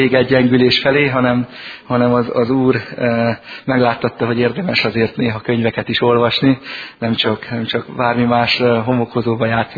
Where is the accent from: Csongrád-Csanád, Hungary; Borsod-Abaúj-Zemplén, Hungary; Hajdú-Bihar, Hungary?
Borsod-Abaúj-Zemplén, Hungary; Szomolya; Eger mellett nőttem fel, egy faluban, Szomolyán, már éppen Borsod megyéhez tartozó faluban